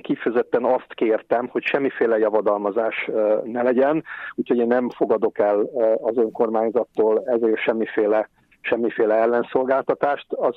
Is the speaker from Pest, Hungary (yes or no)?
yes; Veresegyház, Pest, Hungary; also born or lived in Budapest; Mint említettem, én ide születtem Veresegyházban. Nem itt születtem, de ide születtem, tehát Budapesten születtem